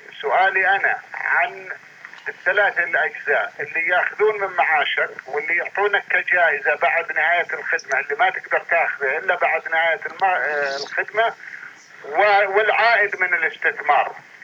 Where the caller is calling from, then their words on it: Saudi Arabia; أنا أكلمك من السعودية